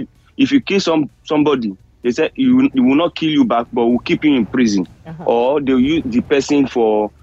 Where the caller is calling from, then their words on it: Manchester, North West England, United Kingdom; Manchester.